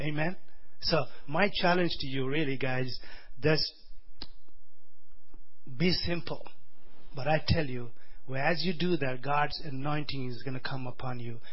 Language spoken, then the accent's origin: English; India; born there; I was born in India, I tell you, a long time ago. We have four brothers.